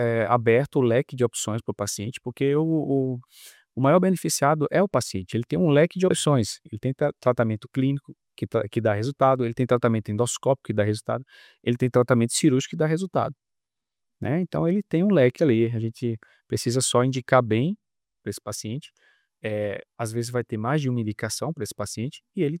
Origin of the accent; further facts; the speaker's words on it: Natal, Rio Grande do Norte, Brazil; Sou de Natal, sou natural de Natal, fiz faculdade em João Pessoa, na Paraíba.